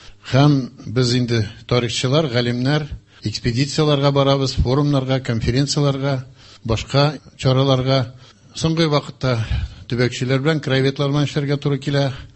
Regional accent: Chelyabinsk Oblast, Russia; Менә үземнең туган авылымда булганда, Челяб өлкәсендә

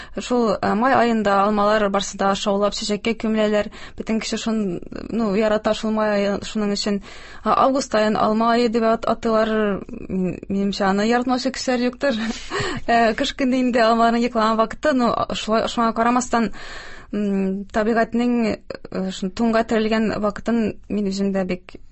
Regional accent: Zur Chynly, Tatarstan, Russia; минем туган ягым Чүпрәле районы Зур Чынлы авылы.

